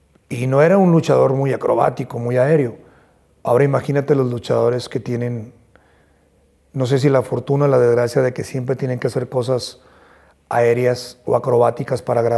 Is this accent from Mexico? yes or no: yes; Monterrey, Nuevo León, Mexico; y en mi tierra, Monterrey, Nuevo León, pues es motivo de alegría